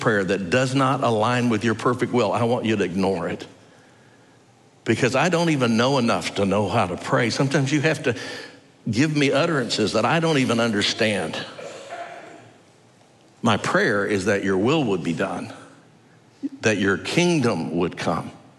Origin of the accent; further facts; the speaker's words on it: Dallas, Texas, United States; When I was a kid growing up in Dallas, we used to get free fair tickets.